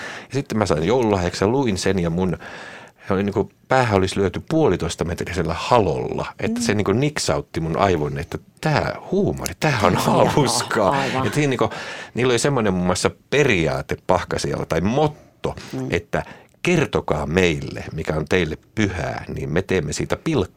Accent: Nakkila, Satakunta, Finland; also born or lived in Ulvila; now in Tampere, Finland; monet luulee, että mä oon alkuperäinen tamperelainen, mutta en ole. Mä oon syntynyt Ulvilassa, joka on tuossa Porin lähellä, ja sitten kukkeimman nuoruuteni kasvoin Nakkilassa.

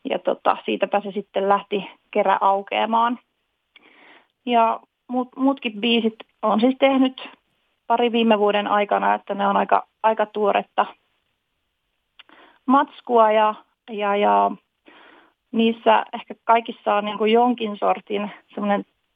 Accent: Parkano, Pirkanmaa, Finland; now in Tampere, Finland; Mä oon Parkanosta.

